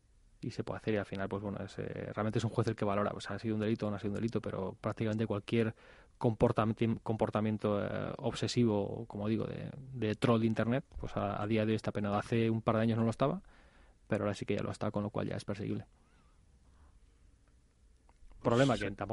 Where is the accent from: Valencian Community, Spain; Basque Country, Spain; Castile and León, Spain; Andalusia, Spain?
Castile and León, Spain; León; Sí, yo voy a estar y además se organiza en mi tierra chica, o sea que me voy a pasar muy bien.